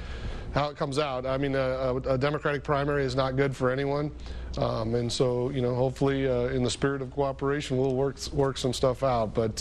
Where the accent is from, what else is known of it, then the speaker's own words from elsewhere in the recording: Fallon, Nevada, United States; As you know, I'm from just down the road from where you're at right now. I was born and raised in Fallon, about 60 miles from Reno there. And my family, fourth generation Nevadans